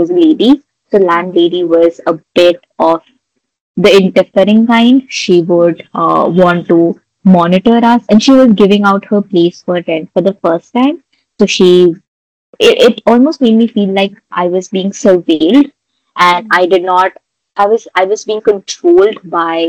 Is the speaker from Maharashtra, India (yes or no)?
no; Assam, India; moved away; I am from Assam, which is in the northeastern part of India, and I moved to Delhi almost about 9 years ago for my studies.